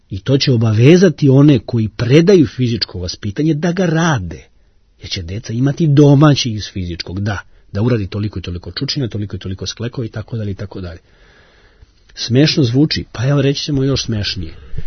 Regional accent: Klek, Vojvodina, Serbia; Ja sam iz Kleka.

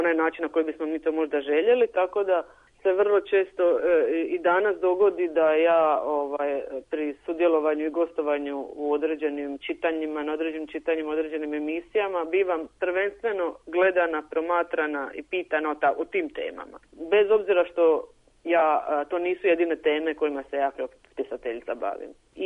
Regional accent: Dalmatia, Croatia; budući da je moje djetinjstvo u Dalmaciji, u patrijarhalnoj sredini, također bilo jako snažno obilježeno nasiljem

